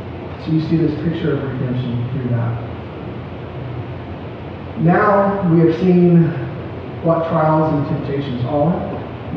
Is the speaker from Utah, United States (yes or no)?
no; Oklahoma, United States; It's okay, I'm from Oklahoma, I speak Oklahoma.